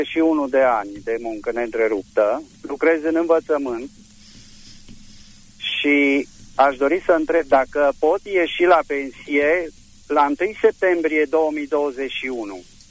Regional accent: Târnăveni, Mureș County, Romania; sunt din Târnăveni.

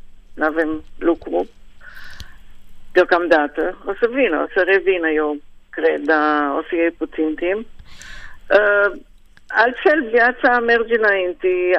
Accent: Israel; born there; Romanian is a second language; Toată familia e venită din Bacău și Moinești și s-au așezat în Israel, toți, absolut toți. Și așa, am fost în atmosferă românească, muzica, mâncărul. Am învățat și limba așa.

